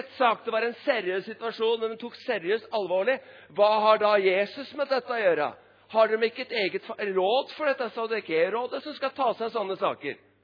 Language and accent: Norwegian; Drammen, Buskerud, Norway; jeg er drammenser, og jeg er en liten, jeg er enkel mann fra Drammen